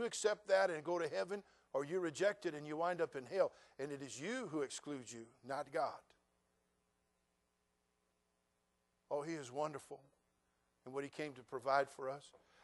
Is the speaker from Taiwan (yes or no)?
no; United States; I respect their right to believe what they believe. I'm an American.